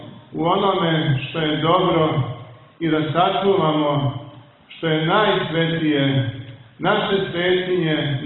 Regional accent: Kosovo; Mi koji dolazimo sa Kosova i Metohije dobro znamo

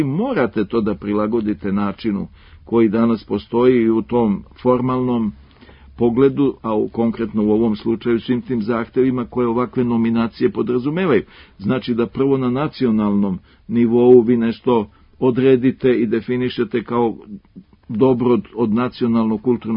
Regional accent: Serbia; mi smo kao narod Srbi imali veoma mnogo diskontinuiteta

